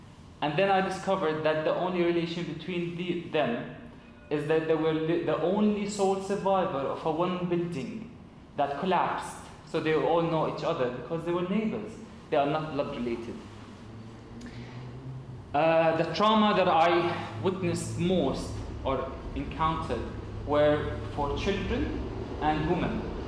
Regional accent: Jordan; Growing up in Jordan, you get used to having someone who is not Jordanian.

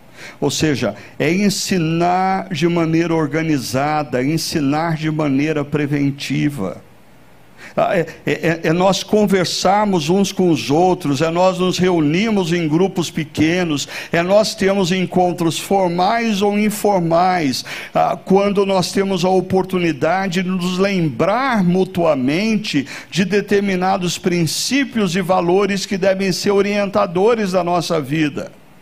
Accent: Brazil; Mas é impressionante como nós brasileiros não fazemos isso com a pessoa

